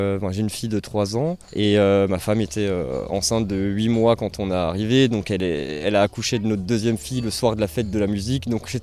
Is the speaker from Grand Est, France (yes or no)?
yes; Grand Est, France; je viens d'Alsace. Plus particulièrement du Haut-Rhin, pas loin de Mulhouse.